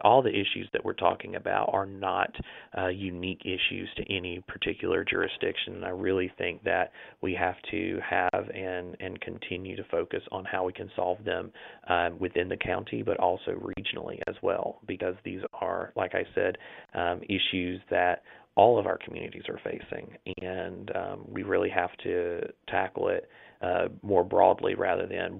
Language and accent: English; Hillsborough, United States; I'm just excited to be able to serve my hometown. I've lived most of my 27 years in Hillsborough